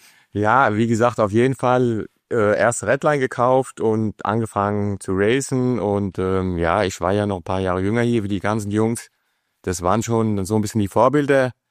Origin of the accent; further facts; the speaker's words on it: Frankfurt, Hesse, Germany; Ich bin halt aus Frankfurt und...